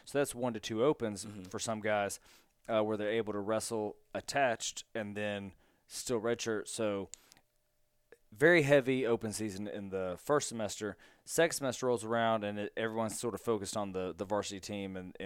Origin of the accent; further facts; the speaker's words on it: South Carolina, United States; because we're both from South Carolina.